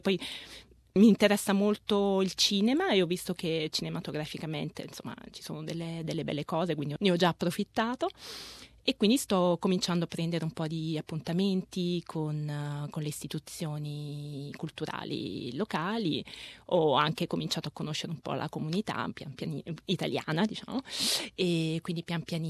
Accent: Nola, Campania, Italy; Allora, io vengo da Nola, provincia di Napoli. E però prima ero a Parigi

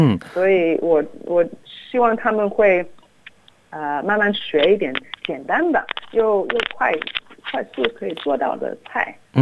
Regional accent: China; 为什么我们中国人就糖尿病啊

